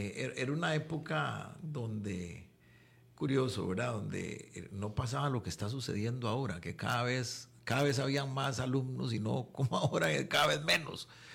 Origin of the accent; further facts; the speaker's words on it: San José, Costa Rica; now in Heredia, Costa Rica; Nosotros somos heredianos, papá es de origen herediano, ¿verdad? Yo me crié me crié en San José, pero ya volví después, con los años volví a Heredia, a mis raíces. Ahora actualmente vivo nuevamente en Heredia